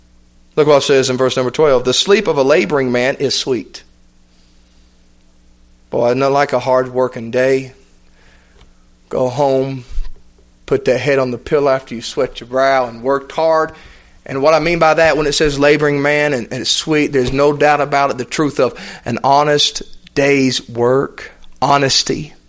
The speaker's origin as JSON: {"language": "English", "town": "Cleveland", "region": "Tennessee", "country": "United States", "tie": "born or raised there"}